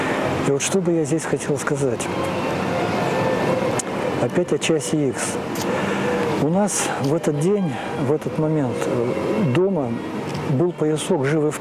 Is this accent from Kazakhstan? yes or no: yes; East Kazakhstan Region, Kazakhstan; born there; Родился я в Восточном Казахстане, и о православии там и слыхом не слыхивали.